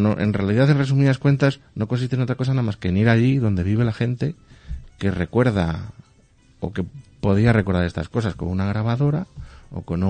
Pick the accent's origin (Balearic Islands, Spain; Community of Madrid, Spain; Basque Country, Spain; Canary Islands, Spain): Community of Madrid, Spain; Los madrileños somos castellanos.